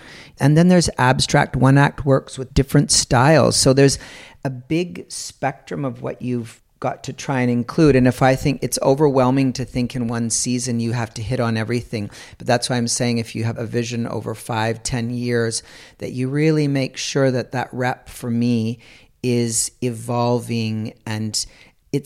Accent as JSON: {"language": "English", "country": "Canada", "lives_now": "Germany", "said": "Of course, I'm Canadian and I'm proud of my country. But when I'm at home, there's a familiar feeling with my family, but I don't feel familiar with Canada because I haven't lived there for so long."}